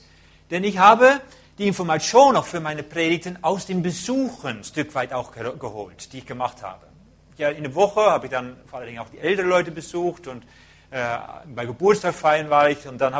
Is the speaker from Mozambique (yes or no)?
no; Netherlands; German is a second language; Ich werde als Holländer nicht so schnell sprechen, ich kann es sowieso nicht